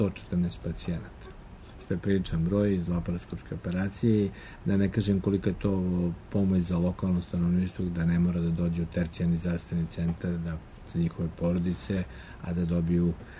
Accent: Eastern Serbia, Serbia; Ja sam poreklom iz Istočne Srbije

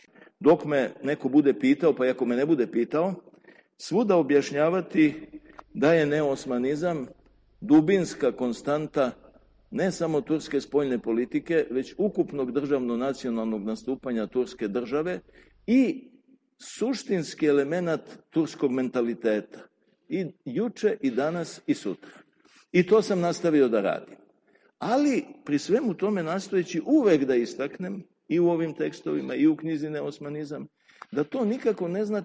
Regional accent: Serbia

